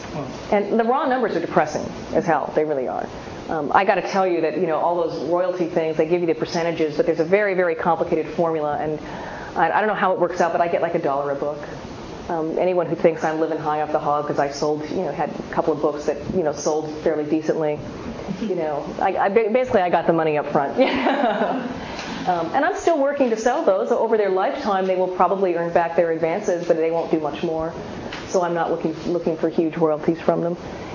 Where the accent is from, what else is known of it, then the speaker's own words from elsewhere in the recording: Seattle, Washington, United States; I'm from Seattle, so I went to visit family